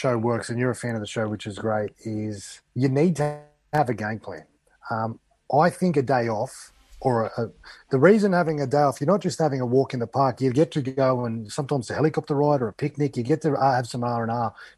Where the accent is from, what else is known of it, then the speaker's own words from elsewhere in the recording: Albion Park, New South Wales, Australia; Growing up in Albion Park, Wollongong, I never saw a cane toad.